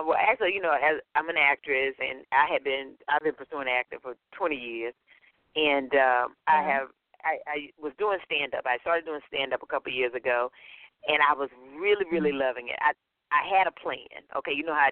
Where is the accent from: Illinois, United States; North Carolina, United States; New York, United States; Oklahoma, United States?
North Carolina, United States; A, I'm from North Carolina, okay?